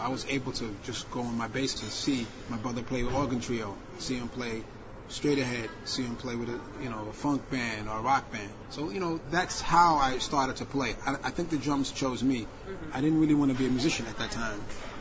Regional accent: New York City, New York, United States; born there; So I was born in Northeast Bronx. I loved the neighborhood I grew up in.

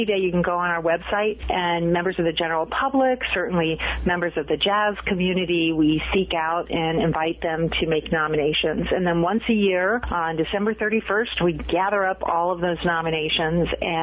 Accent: Midwest, United States; But I grew up in the Midwest, and so my Midwestern nice gene kind of got in the way of his grumpy gene

